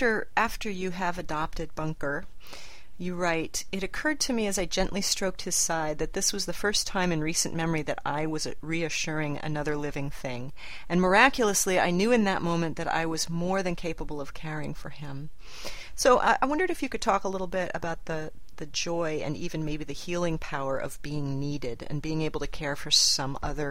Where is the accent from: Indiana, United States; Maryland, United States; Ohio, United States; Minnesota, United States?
Ohio, United States; Newark; I'm from Newark, Ohio.